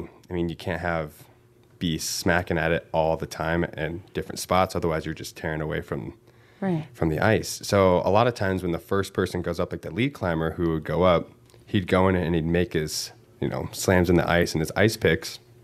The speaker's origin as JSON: {"language": "English", "town": "Rapid City", "region": "South Dakota", "country": "United States", "said": "I'm from Rapid City."}